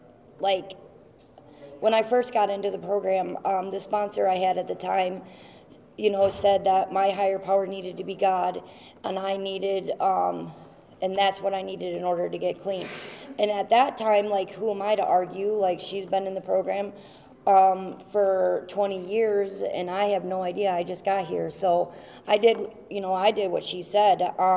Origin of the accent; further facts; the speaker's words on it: Rockford, Illinois, United States; I'm from Illinois, from Rockford, Illinois.